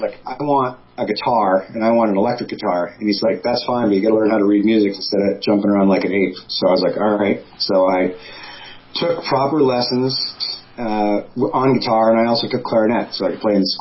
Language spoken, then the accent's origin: English; Massachusetts, United States; I grew up in Massachusetts before I moved to Maine.